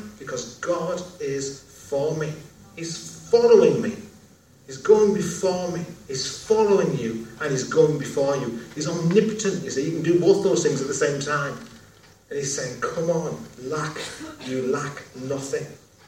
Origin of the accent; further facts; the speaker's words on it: England, United Kingdom; I'm a pastor from England.